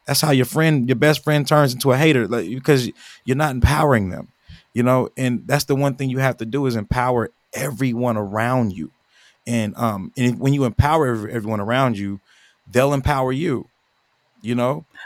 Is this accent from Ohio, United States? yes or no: no; Oklahoma City, Oklahoma, United States; Tulsa, Oklahoma. I'm from Oklahoma City, but it was in Tulsa, my first one.